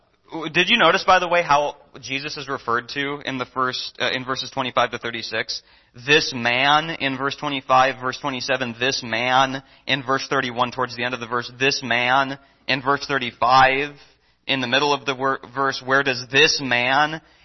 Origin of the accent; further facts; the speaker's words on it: Philadelphia, Pennsylvania, United States; But yeah, I'm from Philly. Go Eagles, Barry.